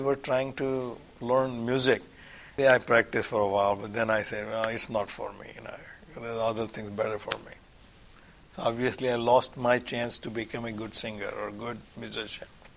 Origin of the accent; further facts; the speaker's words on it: India; I grew up in India, which is as a Hindu, so I'm a part of a majority. 80% are Hindu. I'm a Brahmin, so grew up as a Brahmin.